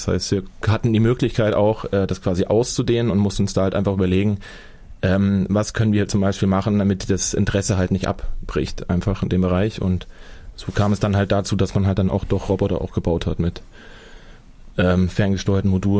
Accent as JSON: {"language": "German", "town": "Weimar", "region": "Thuringia", "country": "Germany", "said": "Ich komme aus Weimar, habe in Weimar visuelle Kommunikation studiert."}